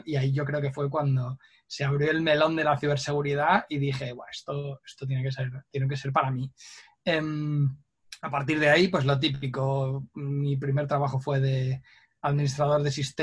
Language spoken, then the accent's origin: Spanish; Bilbao, Basque Country, Spain; soy de Bilbao. Que soy vasco, hay gente que lo suele deducir por mis apellidos ya